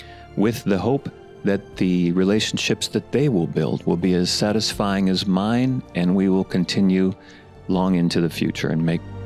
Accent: United States; As an American, I am particularly grateful for the sacrifice that Norway has made over the many years.

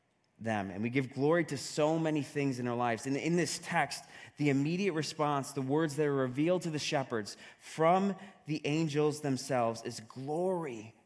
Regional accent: Northeast, United States; accent: Northeast; I have to enunciate myself with my Northeast accent.

